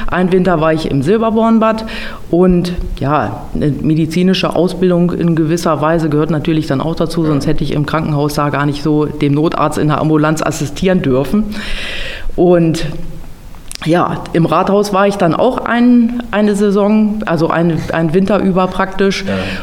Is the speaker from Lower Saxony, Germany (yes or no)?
yes; Bad Harzburg, Lower Saxony, Germany; Ja, ich bin eigentlich ein Bad Harzburger Urgestein. Ich komme aus dem Grodotal